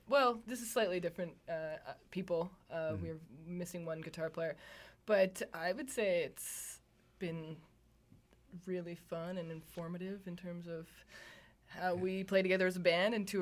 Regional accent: Canada; we're from Canada.

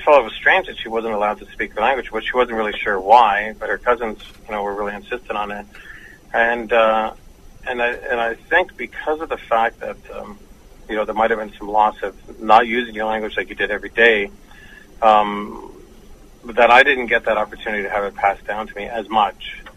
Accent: Toronto, Ontario, Canada; I was born and raised in downtown Toronto in a place called Regent Park, where, in my opinion, it was at that time it was a lot of Native people living there. So that was my sort of urban reserve that I grew up in.

